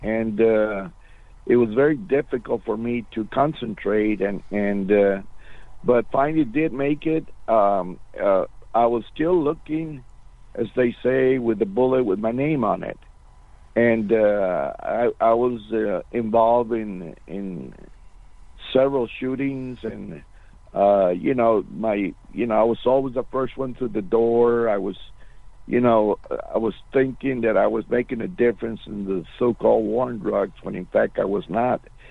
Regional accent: United States; first language Spanish; Yes, my first language in my family was Spanish. My parents were born here, and all my siblings were born here.

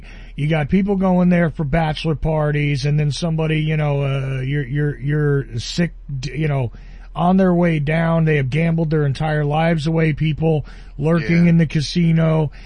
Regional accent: New Jersey, United States; I'm laughing because you're giving me nostalgia for my home state, Mike. I love this.

